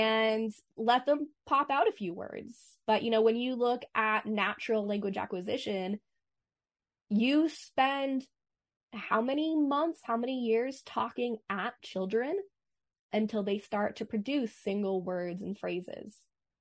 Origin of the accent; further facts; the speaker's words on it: Boston, Massachusetts, United States; I grew up in Boston. I swear like a sailor.